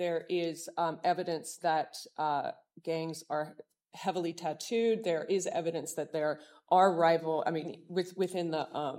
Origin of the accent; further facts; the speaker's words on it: El Salvador; I'm from El Salvador, and being classified as that, going to El Salvador, brings me a lot of harm.